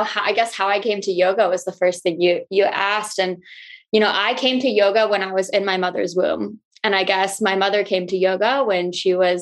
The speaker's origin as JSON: {"language": "English", "town": "Bangalore", "region": "Karnataka", "country": "India", "tie": "born there", "said": "I was born in Bangalore, India."}